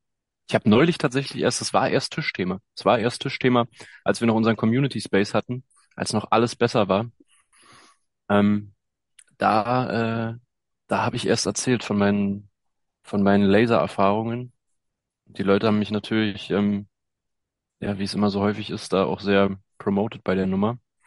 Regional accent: Berlin, Germany; ich komme aus Berlin, ich weiß, wie es ist mit den Geschlechtern und ich bin da sehr non-binär

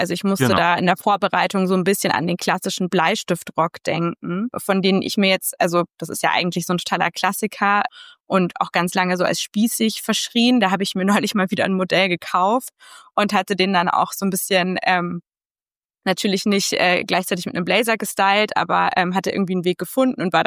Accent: Munich, Bavaria, Germany; Ja, da muss ich leider als Münchnerin total reingrätschen

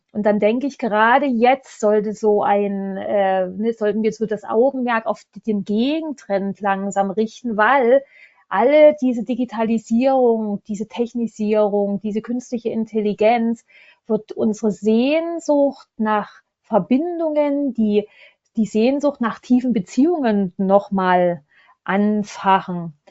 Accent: Berlin, Germany; Ich komme aus Berlin, Hauptstadt der Single, sage ich immer.

